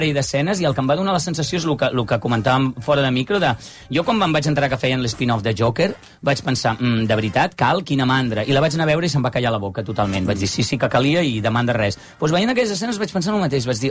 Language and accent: Catalan; Catalonia, Spain; accent: Catalan; I vaig dir, home, diuen que tinc una mica d'accent català, però tampoc tant.